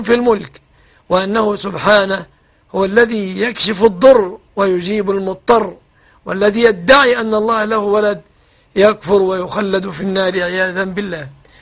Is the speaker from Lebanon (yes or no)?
no; Egypt; بلادنا مصر